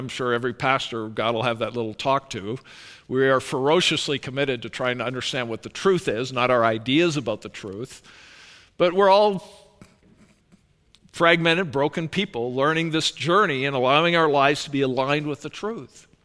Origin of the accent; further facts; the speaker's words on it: Canada; Because I'm Canadian.